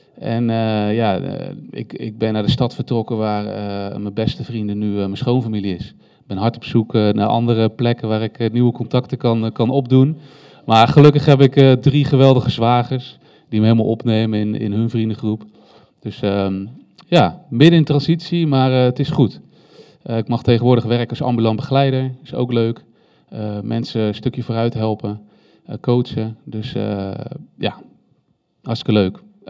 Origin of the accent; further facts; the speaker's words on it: Randstad, Netherlands; now in Steenwijk, Netherlands; Ik woon dus nu in Steenwijk vanaf augustus. Ik kom oorspronkelijk uit de Randstad. En mijn voornemen was om altijd onder de IJssel te blijven, maar dat is niet gelukt.